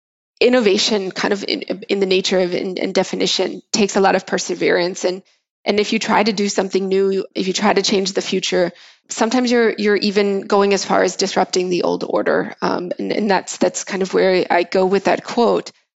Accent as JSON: {"language": "English", "country": "United States", "tie": "born or raised there", "moved": "yes", "said": "I mean, I'm American, I grew up in the US, away from public transportation. Closest thing was the use of the DC Metro. Now I come in, I live in Europe, I don't own a car"}